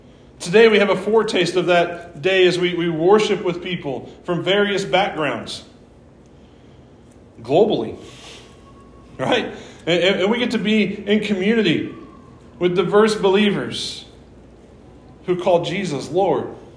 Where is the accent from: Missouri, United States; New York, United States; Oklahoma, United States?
Missouri, United States; But I'm from Southeast Missouri.